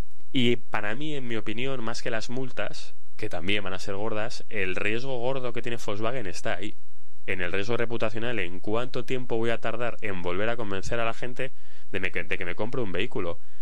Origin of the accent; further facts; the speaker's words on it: Spain; Esto yo, siendo español, lo haría exactamente el mismo ejercicio, ¿eh?